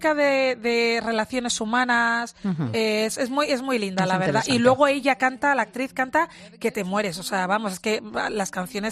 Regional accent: Equatorial Guinea; born there; yo soy una mujer española, nacida en Guinea Ecuatorial, negra

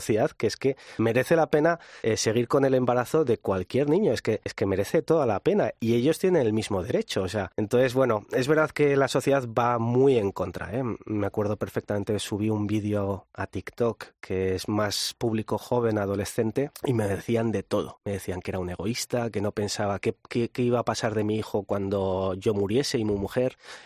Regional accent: Pamplona, Navarre, Spain; Yo como español y como ciudadano, yo no soy de Madrid, soy de Pamplona

